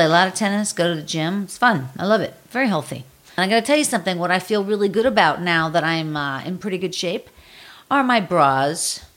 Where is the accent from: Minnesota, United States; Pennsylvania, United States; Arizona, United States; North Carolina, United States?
Pennsylvania, United States; Pittsburgh; when I go back east to visit my family, and I'm from Pittsburgh